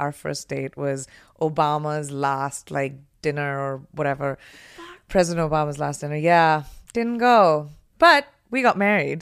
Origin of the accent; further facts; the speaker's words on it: India; I grew up in India, you know, I was doing like Indian pop culture at that time.